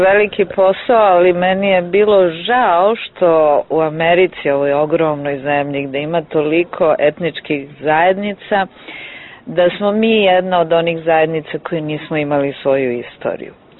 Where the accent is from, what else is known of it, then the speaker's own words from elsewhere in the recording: Serbia; zato što kod nas u Srbiji danas, a i ranije